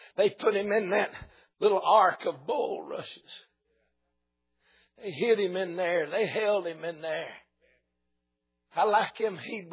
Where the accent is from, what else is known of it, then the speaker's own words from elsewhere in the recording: Georgia, United States; also born or lived in Missouri; My daddy was a pastor in the state of Missouri. We're from North Georgia, but he was in Missouri pastoring.